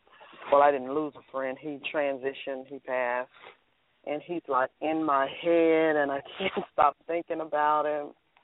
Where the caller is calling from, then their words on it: Memphis, Tennessee, United States; I'm calling from Memphis, Tennessee.